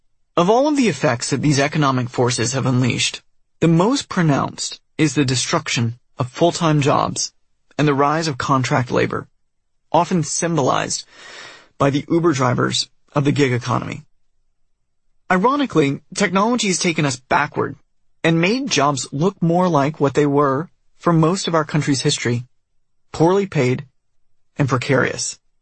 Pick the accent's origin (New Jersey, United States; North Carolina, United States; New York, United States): North Carolina, United States; the kind of rich folks I grew up around in North Carolina.